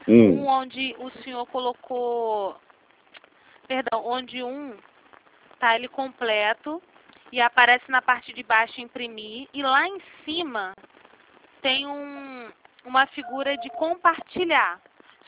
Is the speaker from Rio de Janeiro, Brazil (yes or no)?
yes; Rio de Janeiro, Brazil; accent: Rio; fala do Rio.